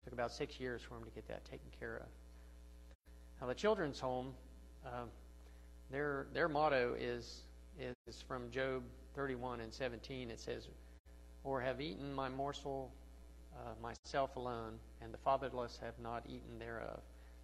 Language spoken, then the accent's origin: English; West Virginia, United States; Sorry, I'm not, you can tell I'm from West Virginia.